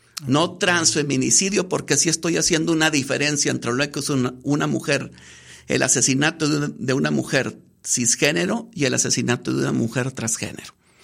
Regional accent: Culiacán, Sinaloa, Mexico; Yo soy de Culiacán, Sinaloa, y Durango a mí me ha tratado con los brazos abiertos.

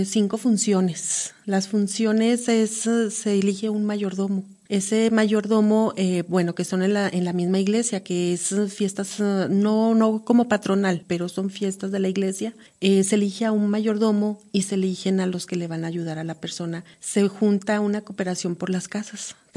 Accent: Nayarit, Mexico; pero nosotros allá se está haciendo una fiesta grande también ya con nosotros en el Nayar

